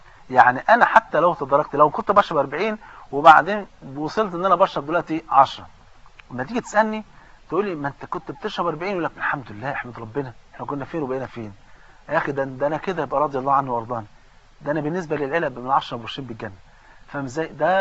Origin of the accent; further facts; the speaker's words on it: Egypt; ولذلك حتى منها ايه في الصناعه عندنا في مصر